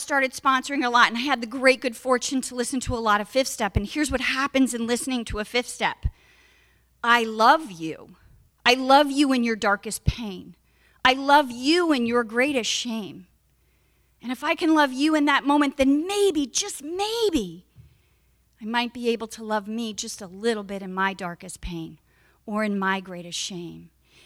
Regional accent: Los Angeles, California, United States; I grew up in Los Angeles. I'm the youngest of five kids.

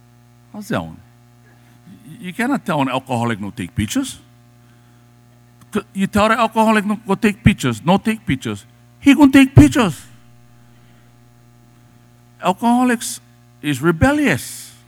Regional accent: Hawaii, United States; But I'm a Hawaiian man who has learned my culture. And I've learned my ancestral and cultural kuleana.

